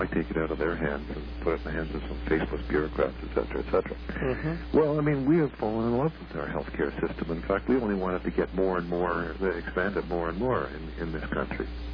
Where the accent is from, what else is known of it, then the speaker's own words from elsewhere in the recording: Canada; Canadians equate healthcare with being Canadian, and anybody who tries to fiddle with our healthcare does it at their own peril.